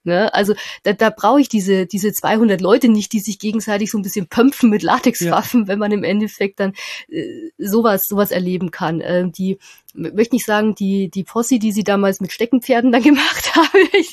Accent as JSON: {"language": "German", "region": "Bavaria", "country": "Germany", "said": "ich komme aus der Nähe von Nürnberg, fünf Häuser im Wald und da hört die Straße auf."}